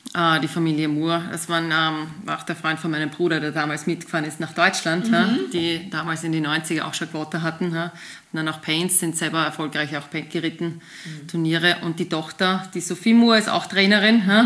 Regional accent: Austria; Also bei uns in Österreich war ja das damals auch nicht so groß.

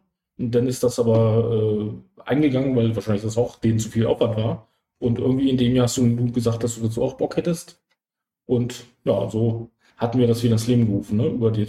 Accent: Lower Saxony, Germany; ich berate aus Niedersachsen, das heißt Hochburg von Jägermeister.

